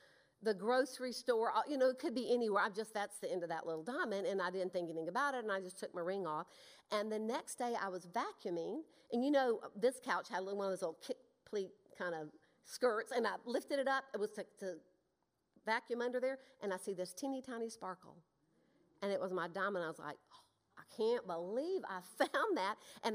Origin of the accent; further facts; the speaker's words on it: Mississippi, United States; also born or lived in Newport News, Virginia; I was born in Newport News, Virginia. Does anybody know where that is? My mama was from there, and she went back home to have me. My family was living in Mississippi. So I'm mostly a lifelong Mississippian.